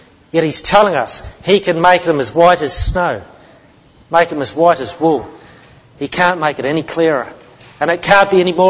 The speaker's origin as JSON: {"language": "English", "country": "New Zealand", "moved": "yes", "said": "Well, I come from New Zealand originally. That's where I was born."}